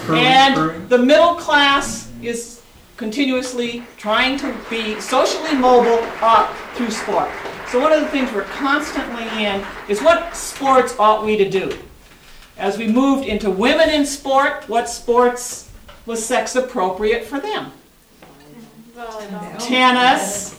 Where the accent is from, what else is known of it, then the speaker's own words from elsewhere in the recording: Chicago, Illinois, United States; and obviously I'm from the Chicago area.